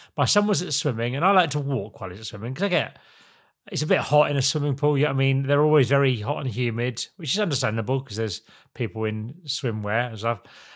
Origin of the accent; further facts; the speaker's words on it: Norwich, East of England, United Kingdom; I'm from Norwich